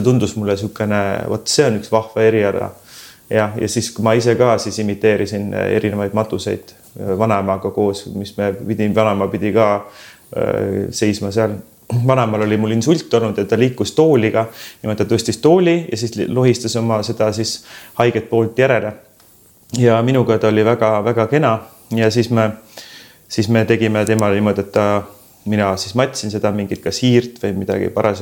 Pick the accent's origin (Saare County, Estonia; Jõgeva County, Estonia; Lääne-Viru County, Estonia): Saare County, Estonia; born there; minu sünnikodu on Jahan Abula ja Kuusiku talu, mis täna kahjuks ei ole enam niimoodi säilinud.